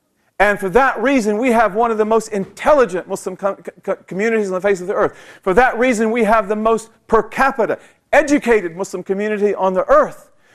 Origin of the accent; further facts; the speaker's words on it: United States; because I am an American, very proud of the fact that I'm an American, and very rooted in American culture.